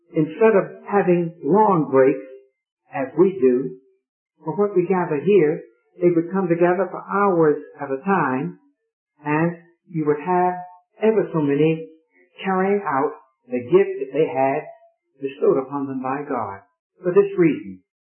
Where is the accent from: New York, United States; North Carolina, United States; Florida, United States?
North Carolina, United States; Raleigh; that's what I was brought up on in Raleigh, North Carolina.